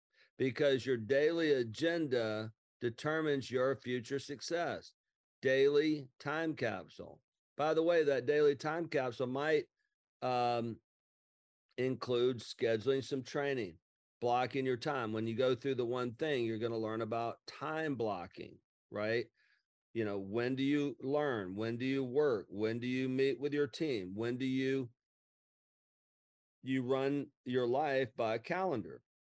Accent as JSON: {"language": "English", "region": "Alabama", "country": "United States", "said": "Now, even though I'm from Lower Alabama"}